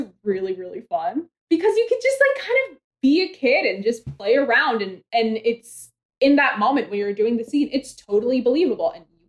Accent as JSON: {"language": "English", "region": "Maine", "country": "United States", "said": "And I'm like, hi … from Maine, and I'm just real excited to be here."}